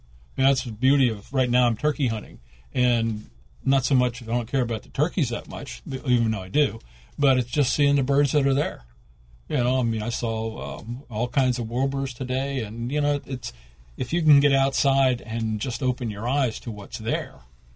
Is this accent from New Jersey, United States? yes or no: no; Pennsylvania, United States; You know, I grew up in Pennsylvania hunting pheasants